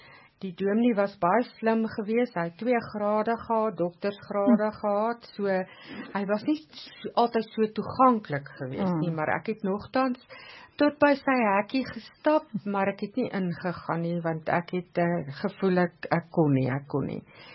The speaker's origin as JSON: {"language": "Afrikaans", "town": "Swartwater", "region": "Limpopo", "country": "South Africa", "tie": "born or raised there", "said": "ek is gebore en het groot geword op 'n klein plekkie Swartwater, dit is op die Oos-Botswana grens. En ek was daar in die laerskool gewees ook en toe ek hoërskool Pietersburg toe"}